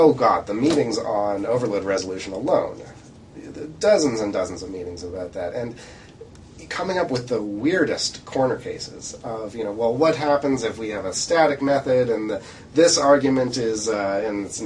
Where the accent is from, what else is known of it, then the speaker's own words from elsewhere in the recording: Waterloo, Ontario, Canada; I am Canadian, yeah. I actually grew up in Waterloo.